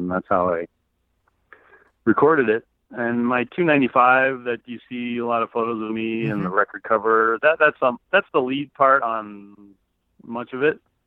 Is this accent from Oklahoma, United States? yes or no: no; Madison, Wisconsin, United States; I grew up in Madison, Wisconsin.